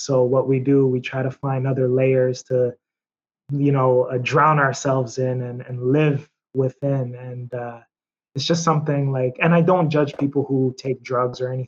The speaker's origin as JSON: {"language": "English", "town": "Niagara Falls", "region": "Ontario", "country": "Canada", "tie": "born or raised there", "also_born_or_lived": "Toronto", "said": "I was born in Canada. Yeah, I was born in Toronto. My mother, she raised me in Niagara Falls. So we were born in Toronto, but she didn't want us to be raised in the city. So she moved us a bit out. And I grew up in my younger years in Niagara Falls"}